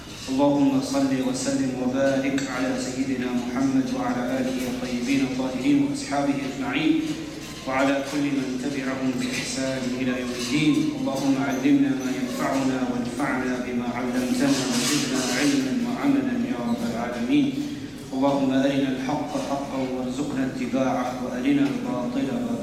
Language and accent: English; England, United Kingdom; now in Canada; I am not, as you may know from my accent, not from Canada. I am from the United Kingdom and from England.